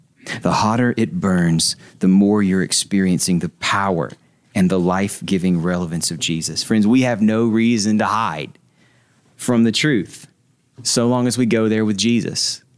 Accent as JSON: {"language": "English", "town": "Nashville", "region": "Tennessee", "country": "United States", "said": "I'm from Nashville. And we got up here and see snow on the ground when we roll into town on Monday."}